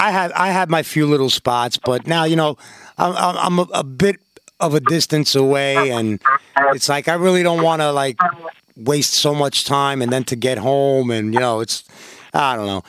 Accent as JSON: {"language": "English", "region": "New York", "country": "United States", "said": "You know, I'm a New Yorker. I'm a bit naive, you know, and I didn't really respect the rules."}